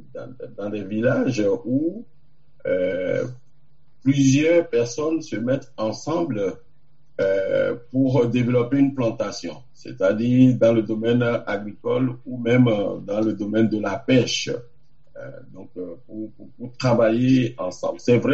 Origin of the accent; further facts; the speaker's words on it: South Benin, Benin; je prends le cas du sud du Bénin, on est venu d'Adiatado, chez moi. Donc, on est venu du Togo, quelque part du Togo.